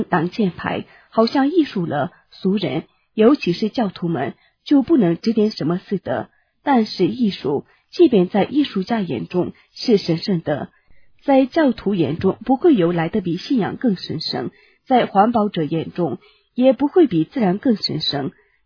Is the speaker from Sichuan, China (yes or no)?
no; Tibet, China; 作为西藏人的灵魂湖，羊湖代表的是我们西藏人共同的灵魂和卡里隆达